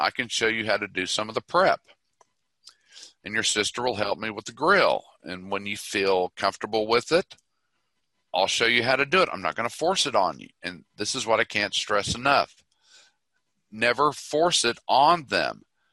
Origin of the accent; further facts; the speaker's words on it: Tulsa, Oklahoma, United States; Hell, I grew up in Tulsa. I don't ever remember it being like this